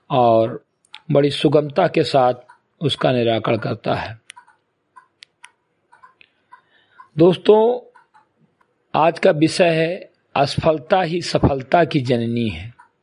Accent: Samri Katai, Uttar Pradesh, India; ग्राम सभा समरी कटाई विकासखंड मेनपुरवा जनपद बहराइच का मूल निवासी हूँ

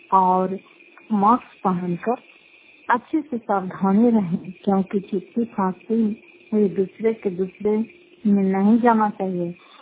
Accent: Fatehpur, Bihar, India; घर फतेहपुर, पंचायत मकलौता, जिला नवंदा, करापचार ब्लॉक के निवासी हूँ।

